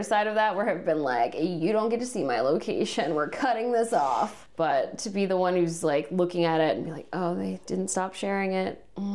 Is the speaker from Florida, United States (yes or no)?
yes; Florida, United States; It was in my top three because I'm from Florida and I was just so stoked to see my state on the track list.